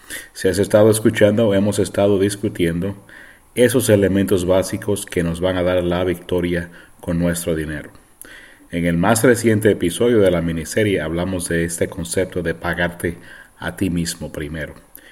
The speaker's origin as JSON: {"language": "Spanish", "country": "Puerto Rico", "tie": "born or raised there", "said": "yo soy nacido en la isla de Puerto Rico. Soy boricua. Y creciendo en una isla tropical, el pasar por las tormentas tropicales y los huracanes era parte de mi forma de vida."}